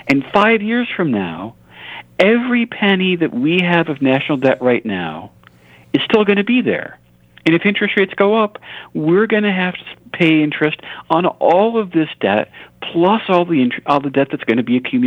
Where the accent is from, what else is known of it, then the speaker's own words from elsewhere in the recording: New York, United States; like especially ones from my home state of New York